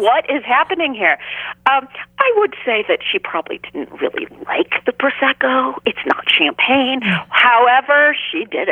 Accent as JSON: {"language": "English", "country": "United States", "said": "Well, yeah, because I am American, unfortunately."}